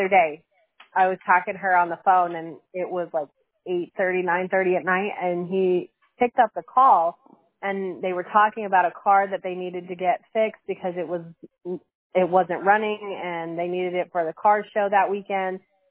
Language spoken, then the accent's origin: English; the South, United States; because he's Brazilian and I'm American and I grew up in the South, a lot of the things that I say, he doesn't understand.